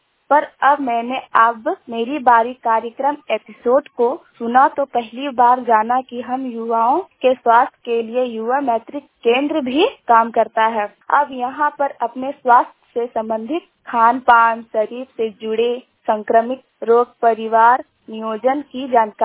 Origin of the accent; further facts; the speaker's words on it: Neri Vikas, India; मैं नेरी विकास की रहने वाली हूँ। मेरी उम्र 18 वर्ष है।